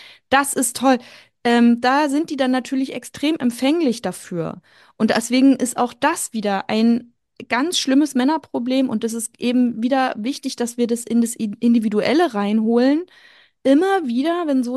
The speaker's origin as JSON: {"language": "German", "region": "Brandenburg", "country": "Germany", "said": "Ich komme aus Brandenburg"}